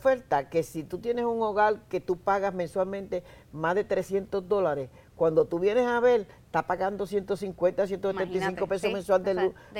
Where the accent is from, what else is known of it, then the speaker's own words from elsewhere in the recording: Dominican Republic; Vengo de un país, tú sabes que como dominicana que soy